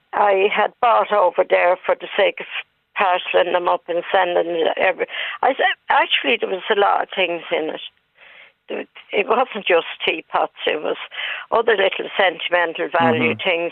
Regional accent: Dublin, Leinster, Ireland; I'm from Dublin.

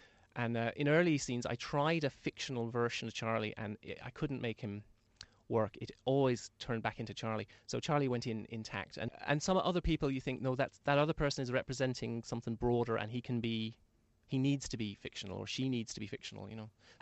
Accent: Munster, Ireland; I grew up in Tipperary

